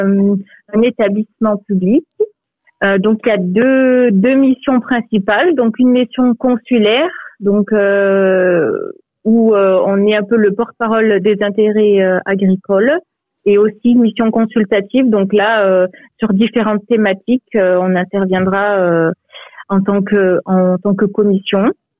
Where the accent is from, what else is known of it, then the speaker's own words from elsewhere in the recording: Provence-Alpes-Côte d'Azur, France; Donc, en fait, je suis originaire donc des Hautes-Alpes.